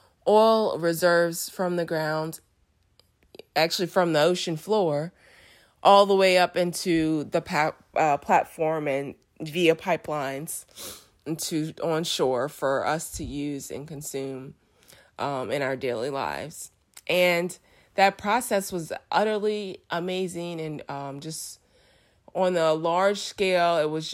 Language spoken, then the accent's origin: English; New Orleans, Louisiana, United States; I'm from New Orleans, so live on the Gulf Coast